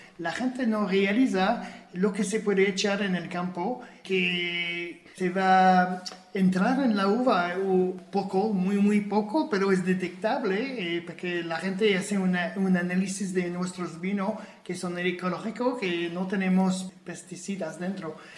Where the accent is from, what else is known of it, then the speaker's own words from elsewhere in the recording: Quebec, Canada; moved away as an adult; now in Spain; Hacía vino en Canadá con el tema ecológico. Pero en mi país es muy difícil de hacer un vino ecológico porque está lloviendo cada 3 días.